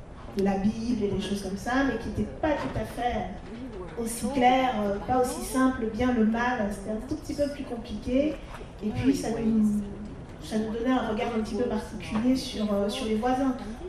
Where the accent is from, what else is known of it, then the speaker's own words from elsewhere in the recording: Martinique; Quand on dit « je viens de la Martinique », ah, tout le monde a des souvenirs de le Med, la plage, les cocotiers, etc. Ça n'a pas du tout été mon vécu.